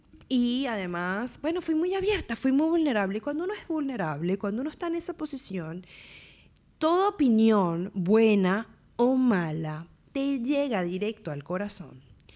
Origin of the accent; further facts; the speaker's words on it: Venezuela; now in Montevideo, Uruguay; yo soy venezolana, pero resido en Montevideo, en Uruguay, que es mi nuevo hogar, pero no había vuelto a Venezuela después de 6 años que emigré.